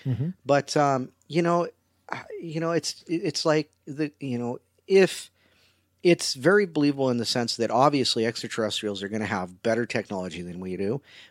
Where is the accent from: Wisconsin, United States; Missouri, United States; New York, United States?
Missouri, United States; it's like I'm from Missouri, the show me state, you know, you got to show me, give me the proof